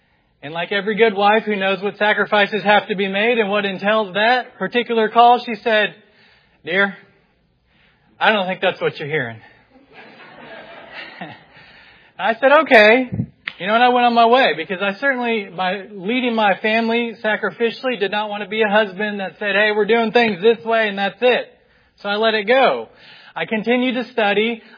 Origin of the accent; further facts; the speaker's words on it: West Jefferson, North Carolina, United States; Just by way of quick introduction … I'm from West Jefferson in Ashe County, North Carolina. It's a small little mountain town.